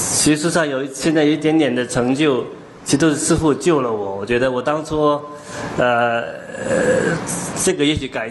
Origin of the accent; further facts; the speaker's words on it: Guangdong, China; 说我是广东人